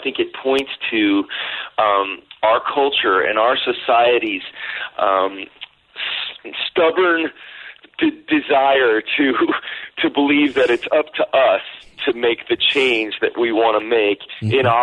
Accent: Illinois, United States; I grew up in the Chicago suburbs. My father's been a pastor for 38 years, and my mom and dad just served our home church in Chicago for all of those years.

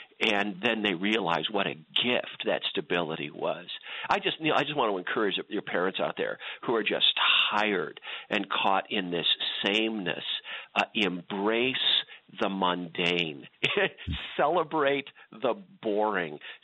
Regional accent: Idaho, United States; moved away; also born or lived in Grand Rapids, Michigan / Northern California; And so, Neil, I had been raised in southeastern Idaho for 12 years of my life. That was home. That was ordinary.

